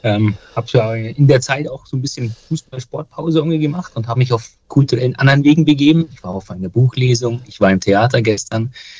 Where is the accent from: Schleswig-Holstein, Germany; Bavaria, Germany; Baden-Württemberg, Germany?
Bavaria, Germany; zu meiner Kindheit im Allgäu